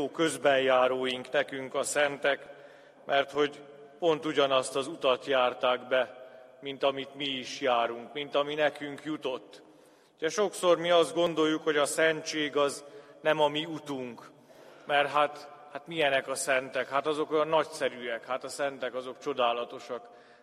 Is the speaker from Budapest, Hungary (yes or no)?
no; Bakonyszombathely, Komárom-Esztergom, Hungary; bakonyszombathelyi származású vagyok, innen ebből az egyházmegyéből származom.